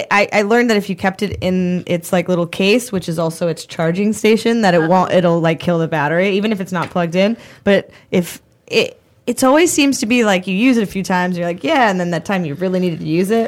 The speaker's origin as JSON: {"language": "English", "town": "Boston", "region": "Massachusetts", "country": "United States", "said": "I'm from Boston, so that's the same for me."}